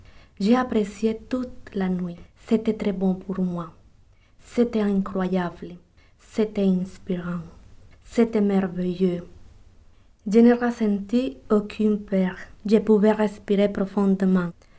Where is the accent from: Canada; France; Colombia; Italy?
Colombia; French is a second language; je viens de la Colombie. Ma première tempête comme immigrante.